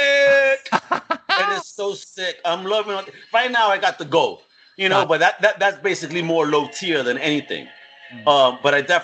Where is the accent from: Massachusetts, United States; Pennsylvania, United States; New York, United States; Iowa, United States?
New York, United States; accent: New York; Listen, I love New York. I'm a New Yorker to the core. You can even hear that shit in my voice because I hear people tell me you got a New York accent.